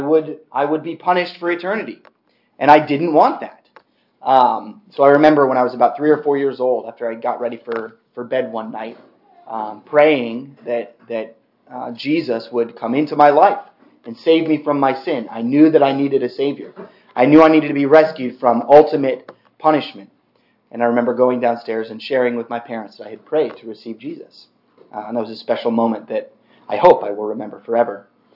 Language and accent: English; Tulsa, Oklahoma, United States; born there; I was born in Tulsa, Oklahoma